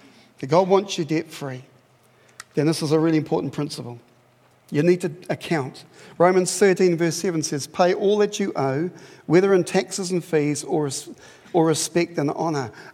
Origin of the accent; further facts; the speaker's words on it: Papua New Guinea; now in New Zealand; I grew up in Papua New Guinea in the bush. When I came to New Zealand, we were really, really poor